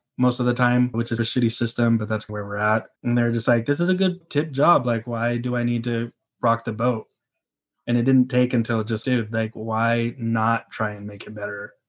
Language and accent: English; California, United States; Like I grew up in the Bay, moved to SAC, and then came back to San Francisco, got this job.